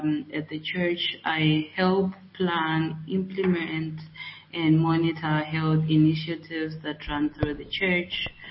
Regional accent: Zimbabwe; now in Angola; I'm from Zimbabwe.

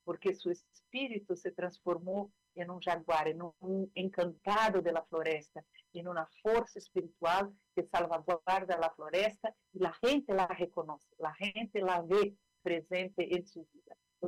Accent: Rio de Janeiro, Brazil; Spanish is a second language; como tú dices, es un nombre guaraní, de la lengua guaraní. Yo soy brasileña de la ciudad de Río de Janeiro.

